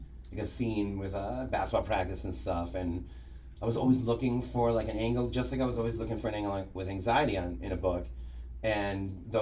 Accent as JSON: {"language": "English", "town": "Detroit", "region": "Michigan", "country": "United States", "said": "I'm from Detroit, and in the 80s, the Pistons were amazing"}